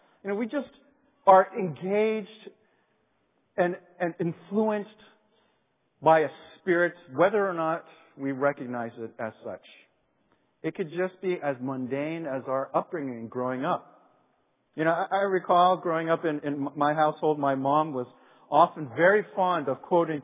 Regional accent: United States; born there; I was born here in the States and hadn't really had an occasion ever to go back to Korea.

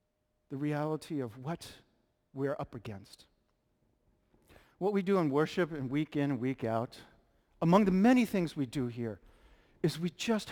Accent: Pennsylvania, United States; also born or lived in New York City, United States; Now, although I was born in New York City, in the Bronx, you know, I spent much of my youth in small towns in western Pennsylvania.

